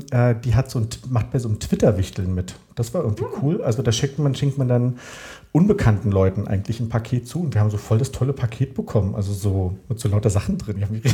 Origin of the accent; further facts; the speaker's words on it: Berlin, Germany; ich bin ja auch als Berliner Späti-affin. Also ich fühle mich sehr zu Hause jetzt hier.